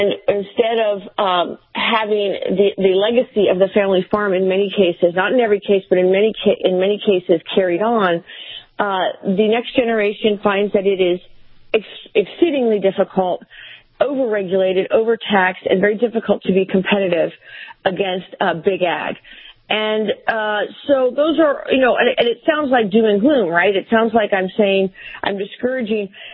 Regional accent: Mount Vernon, Virginia, United States; born or raised there

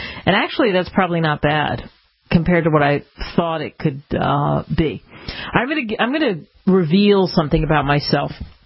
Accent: Philadelphia, Pennsylvania, United States; And I grew up in Philly, and this, of course, the land of crummy food.

